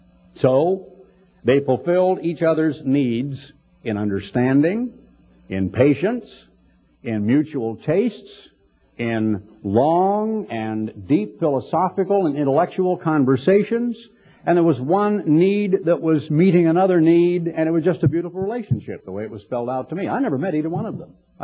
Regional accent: Oregon, United States; Of course, I grew up in Oregon. And on my grandmother's farm were three kinds of apples, both black and English walnuts.

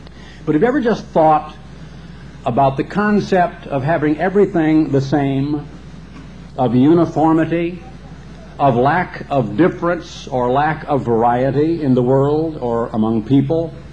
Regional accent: Oregon, United States; When I grew up in Oregon, my uncle, living with … I have a fascinating film.

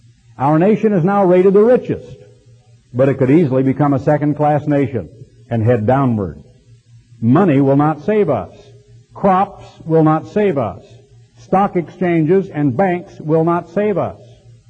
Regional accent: Oregon, United States; growing up in Oregon back in the 30s and 40s, a sense of pride, a sense of belonging

